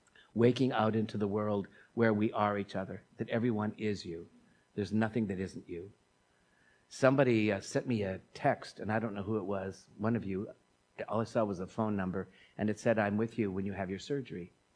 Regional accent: South Dakota, United States; I'm from South Dakota, and when my mother would be asked about me … going to her 50th high school reunion, they asked what happened to me.

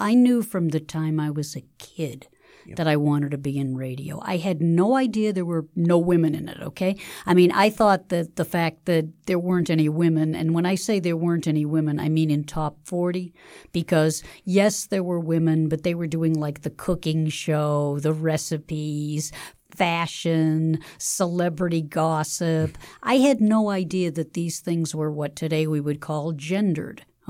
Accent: Dorchester, Massachusetts, United States; I was raised near Franklin Field. The neighborhood was very different in those days, but Dorchester has always been a neighborhood of immigrants.

